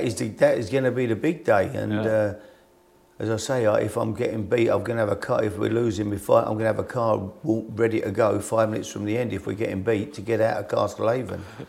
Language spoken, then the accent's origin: English; London, United Kingdom; accent: Cockney; as I say, I think my Cockney accent didn't help her either.